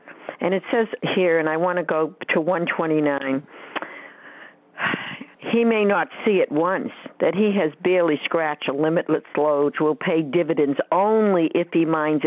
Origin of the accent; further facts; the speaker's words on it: New Hampshire, United States; I am from New Hampshire.